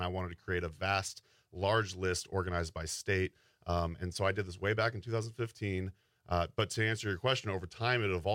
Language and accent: English; Oregon, United States; say I'm from Oregon, all right? So you guys are talking about like the cold out here. I'm acclimating to the weather out here.